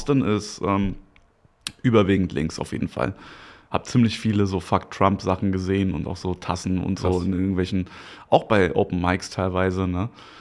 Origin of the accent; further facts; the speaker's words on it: Germany; ich komme aus Deutschland